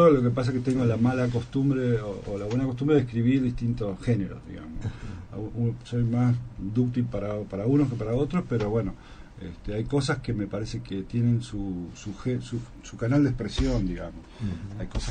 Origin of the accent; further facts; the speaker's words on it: María Susana, Santa Fe, Argentina; also born or lived in San Jorge; por casualidad nací en San Jorge, pero viví en María Susana. Mi infancia la pasé en María Susana.